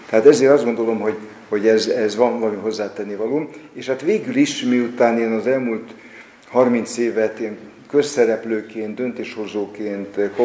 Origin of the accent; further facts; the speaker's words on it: Miskolc, Borsod-Abaúj-Zemplén, Hungary; hiszen miskolci vagyok ott az egyetem